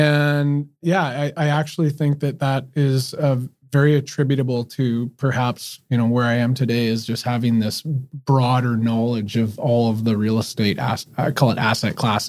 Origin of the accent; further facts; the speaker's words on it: Whistler, British Columbia, Canada; now in Vancouver, Canada; born and raised in Whistler. Family was in construction and real estate there all my life. Came down to Vancouver about 20 years ago.